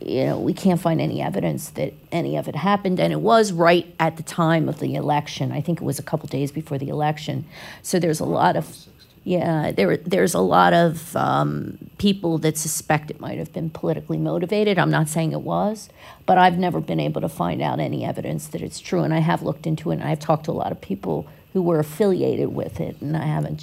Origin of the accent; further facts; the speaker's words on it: Philadelphia, Pennsylvania, United States; Like I said, I grew up in Philly